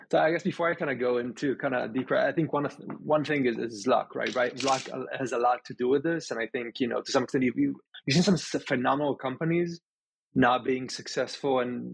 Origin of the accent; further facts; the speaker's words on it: Israel; Yes, I was born in Israel, grew up there. Actually, moved to the Silicon Valley for a couple of years for my dad's job back in the early 90s, which was a fun part. And then came back to Israel.